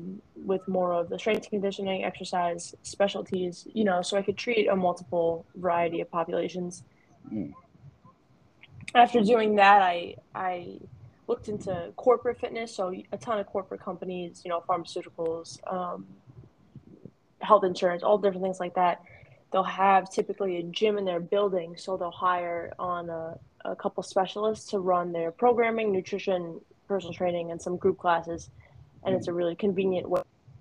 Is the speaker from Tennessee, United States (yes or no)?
no; New York City, New York, United States; I'm from New York City, so I moved home to Staten Island in particular